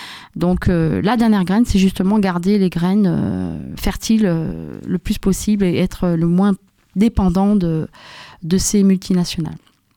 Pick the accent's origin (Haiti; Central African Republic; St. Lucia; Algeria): Algeria; now in France; Pour moi, je suis originaire d'Algérie, j'ai vu ce que c'était qu'un climat désertique ou semi-désertique